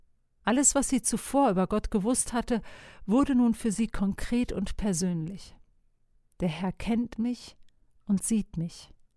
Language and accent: German; North Rhine-Westphalia, Germany; in Gegenden wie in meiner Heimat Westfalen